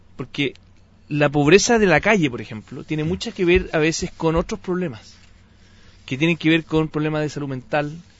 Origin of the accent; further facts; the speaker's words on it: Chile; es una cosa que tenemos que aprender como sociedad chilena